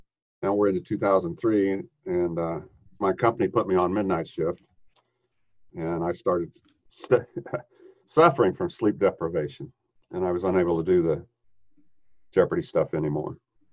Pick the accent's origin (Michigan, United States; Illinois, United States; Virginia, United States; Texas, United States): Illinois, United States; now in St. Louis, United States; Oh, well, I was raised in Central Illinois and I was hired after tech school. I was hired by a small airline here in St. Louis called Ozark Airlines.